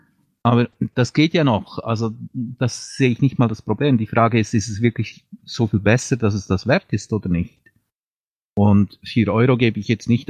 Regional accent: Switzerland; Kenne ich natürlich als Schweizer nicht.

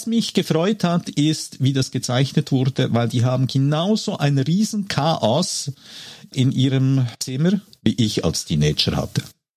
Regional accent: Graubünden, Switzerland; ich bin im Kanton Graubünden aufgewachsen und da lernt man natürlich Skifahren

